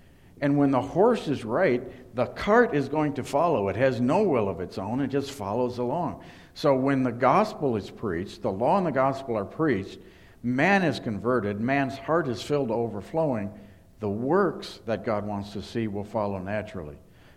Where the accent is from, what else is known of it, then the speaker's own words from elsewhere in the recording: Midwest, United States; And growing up in the Midwest, I'd never seen them before.